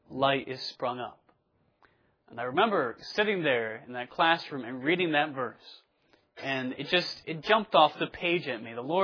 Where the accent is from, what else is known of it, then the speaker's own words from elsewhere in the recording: Connecticut, United States; I grew up in Connecticut, so was very close to Boston, to New York City. I love the big city.